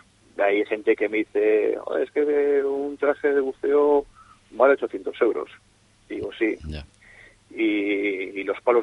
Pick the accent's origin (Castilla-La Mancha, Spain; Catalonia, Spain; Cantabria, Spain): Cantabria, Spain; Santoña; Nosotros sí, los propietarios somos de Santoña, llevamos ya muchos años buceando aquí en Laredo